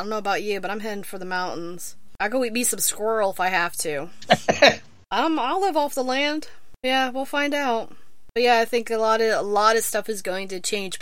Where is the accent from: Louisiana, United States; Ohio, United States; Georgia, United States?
Ohio, United States; Which is hilarious, because we're from Ohio